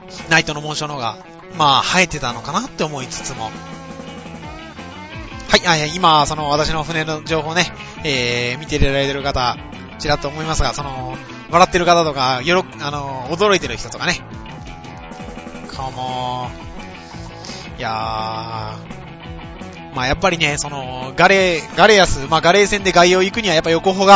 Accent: Kansai, Japan; 私関西人なんでよくわからないんですけど。

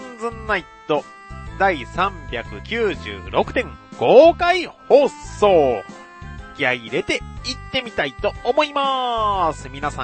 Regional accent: Kagawa, Japan; そう、私の地元、香川なんです。

